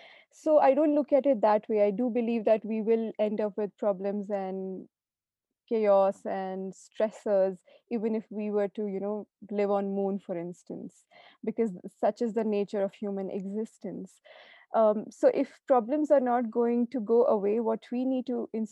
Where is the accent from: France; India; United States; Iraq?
India; Jammu and Kashmir; because I came from Kashmir. I saw a lot of pain and conflict around me.